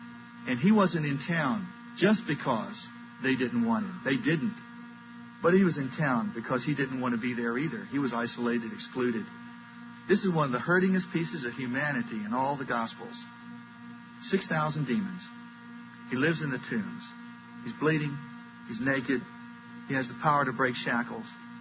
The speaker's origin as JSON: {"language": "English", "region": "Virginia", "country": "United States", "tie": "born or raised there", "said": "I grew up in Northern Virginia, and I'll tell you the thing that was interesting to me about living in Northern Virginia. I grew up there. I moved there when I was in fourth grade, and I stayed there through college."}